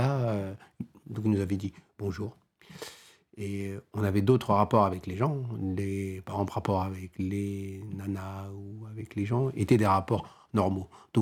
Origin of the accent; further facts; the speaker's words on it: France; born there; Comme chose que je suis, hein, puisque je suis né en France. Donc je suis français, quoi.